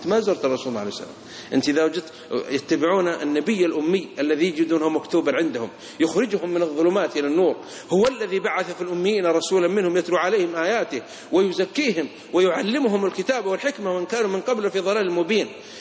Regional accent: Saudi Arabia; بعض الإخوة عندنا في السعودية يقول الهدهد عليه السلام

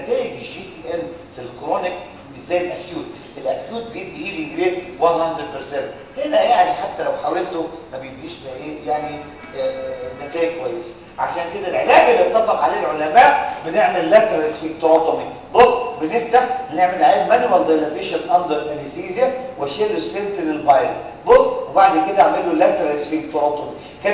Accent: Egypt; اللي موجود عندنا في مصر

